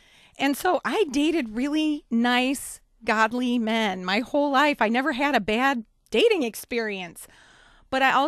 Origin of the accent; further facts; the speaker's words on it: Brighton, Michigan, United States; Sure. I grew up in Brighton, Michigan. I have wonderful parents.